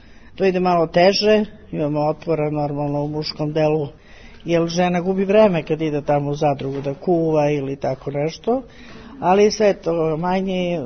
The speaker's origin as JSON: {"language": "Serbian", "town": "Boljevac", "region": "Zaječar District", "country": "Serbia", "said": "dolazim iz Boljaca ispod Rtnja."}